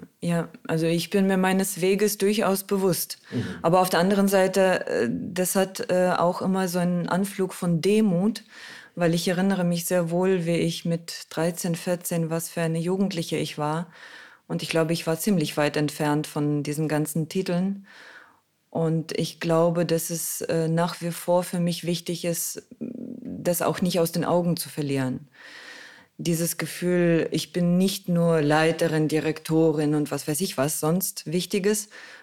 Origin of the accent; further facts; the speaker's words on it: Moscow, Russia; Ich bin in Moskau geboren, ich bin da aufgewachsen. Meine Eltern sind auch ganz normale russischsprachige Menschen mit wildem Gemisch an ethnischem Inhalt.